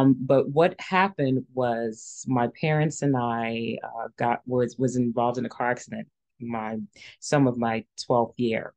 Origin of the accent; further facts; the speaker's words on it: New York City, New York, United States; And I grew up in Queens, New York.